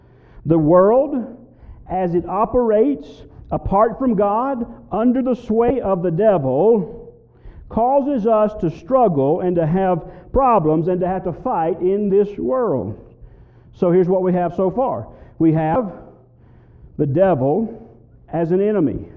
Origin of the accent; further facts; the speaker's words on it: Mississippi, United States; As I was growing up in South Mississippi, I remember hearing this phrase quite often